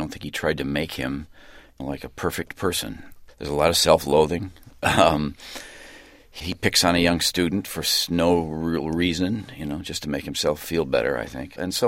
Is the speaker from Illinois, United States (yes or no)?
yes; DeKalb, Illinois, United States; DeKalb, Illinois, yes. And I didn't do any theater in high school, but I did a play in junior high school.